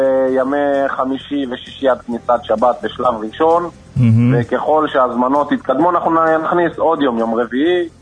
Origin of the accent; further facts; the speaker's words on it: Northern District, Israel; אני גדלתי בקיבוץ בעמק הירדן